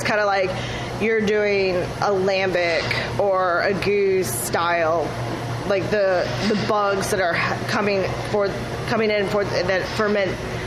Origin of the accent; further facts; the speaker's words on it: Florida, United States; I'm originally from Florida